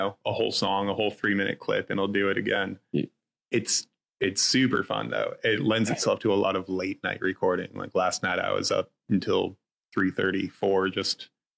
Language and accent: English; Wasilla, Alaska, United States; born or raised there